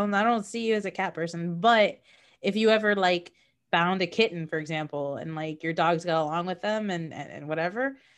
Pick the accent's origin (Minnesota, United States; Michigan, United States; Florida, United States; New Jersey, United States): Florida, United States; The problem is we're from Florida, right?